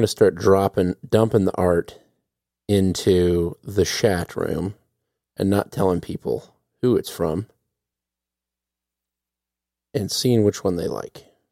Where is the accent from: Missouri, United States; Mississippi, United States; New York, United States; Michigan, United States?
Missouri, United States; St. Louis; We're from St. Louis, Missouri.